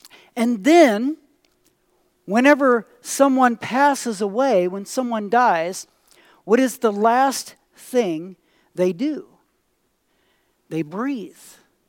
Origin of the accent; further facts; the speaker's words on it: Missouri, United States; But we're from Missouri, right? So who knows how in the world we pronounce that.